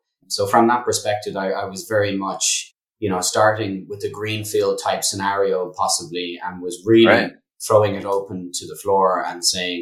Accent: Ireland; You know, being Irish as well

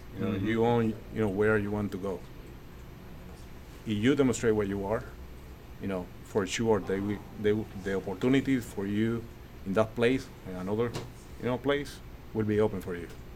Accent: Puerto Rico; first language Spanish; English is a second language; Like me, I am from Puerto Rico. My main language is not English, it's Spanish.

